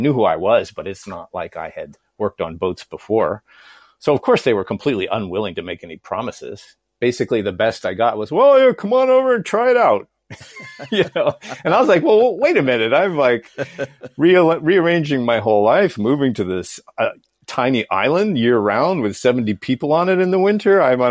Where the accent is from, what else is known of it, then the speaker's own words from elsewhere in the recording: Washington, District of Columbia, United States; I had a very fancy, privileged urban upbringing in the Washington, D.C. area.